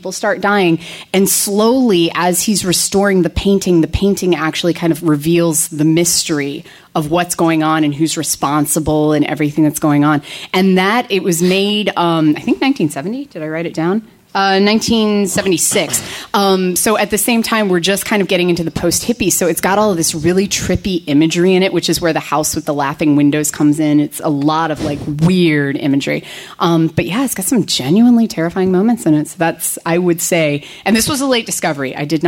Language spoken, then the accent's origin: English; United States; I grew up on the Shenandoah River. So, like, you walk out the front door.